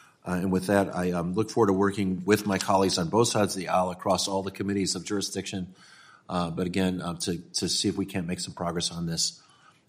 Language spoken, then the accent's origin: English; California, United States; my home state of California had a relatively quiet 2023 fire season